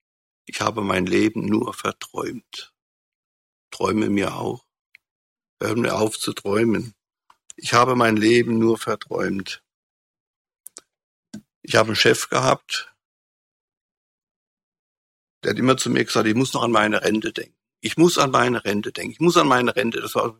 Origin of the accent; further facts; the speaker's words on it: Frankfurt, Hesse, Germany; Ich komme auch aus Frankfurt.